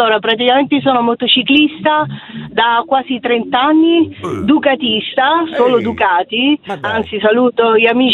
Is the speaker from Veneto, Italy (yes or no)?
no; Palermo, Sicily, Italy; now in Rome, Italy; io sono palermitana, sono da 14 anni a Roma